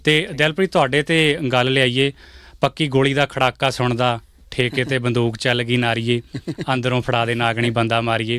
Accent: Narangwal, Punjab, India; ਮੇਰਾ ਪਿੰਡ ਨਾਰੰਗਵਾਲਾ ਕਿਲਾ ਰਾਏਪੁਰ ਦੇ ਬਿਲਕੁਲ ਨਾਲ

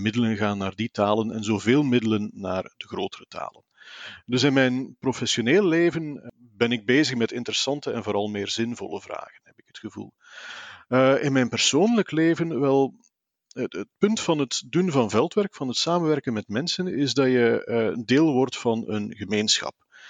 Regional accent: Flanders, Belgium; accent: standard Flemish; Dus ik kom zelf uit West-Vlaanderen, een deel van Vlaanderen waar dialecten nog heel sterk staan. Maar ik ben zelf, jammer genoeg, niet opgegroeid in het dialect. Dus ik ben opgegroeid in wat moet doorgaan voor een standaard Vlaams. Maar ik begreep wel het dialect perfect

